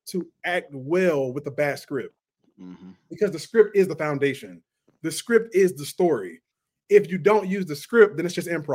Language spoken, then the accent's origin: English; Columbia, South Carolina, United States; but I'm from Columbia, South Carolina, so there's some talented people in Columbia